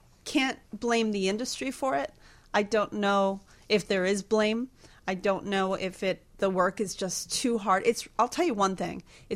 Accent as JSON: {"language": "English", "town": "Miami", "region": "Florida", "country": "United States", "said": "I know I'm from Miami, and we don't really do fall in Miami as much"}